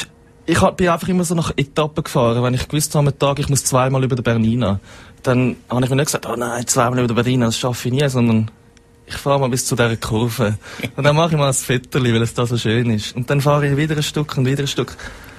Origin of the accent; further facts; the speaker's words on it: Zurich, Switzerland; Ich bin Zürcher und noch nie gehört vorher.